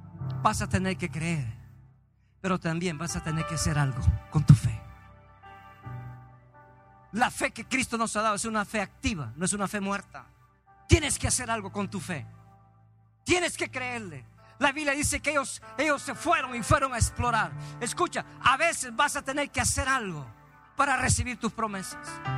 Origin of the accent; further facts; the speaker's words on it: Mexico; jugando fútbol como todo mexicano.